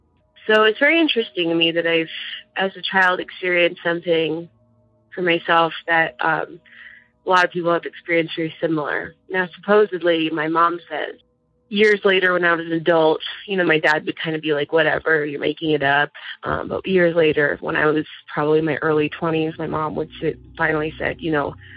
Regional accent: South Dakota, United States; I'm from South Dakota.

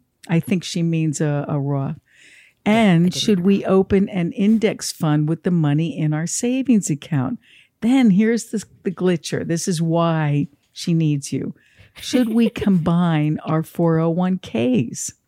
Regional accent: New Jersey, United States; Kathleen, I picked this because I'm from New Jersey as well.

